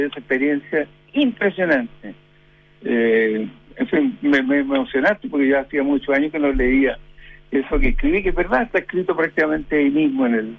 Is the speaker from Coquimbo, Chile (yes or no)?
no; San Vicente de Tagua Tagua, O'Higgins, Chile; yo soy, digamos, como dicen los guasos, nacido y criado en San Vicente de Tahuatahua. Y ahí nosotros andábamos a caballo cuando chico